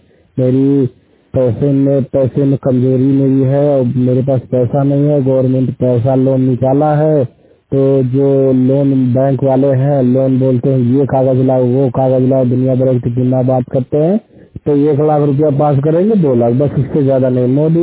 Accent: Uttar Pradesh, India; मैं नरसिंह का रहने वाला हूँ और आई पोस्ट है भदोही जिला है।

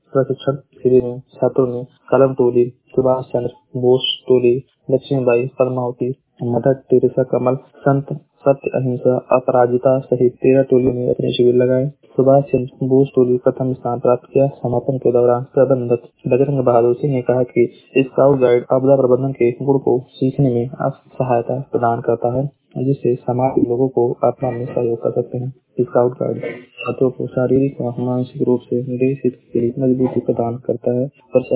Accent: Maharajganj, Uttar Pradesh, India; मैं जिला महाराजगंज का निवासी हूँ।

